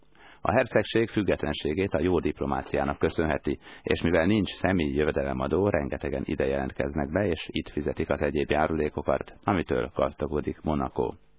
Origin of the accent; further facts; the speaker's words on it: Hungary; de mosolyogva bizonyítottuk, hogy noha magyarok vagyunk, azért ki tudjuk fizetni a nyugágybérlést.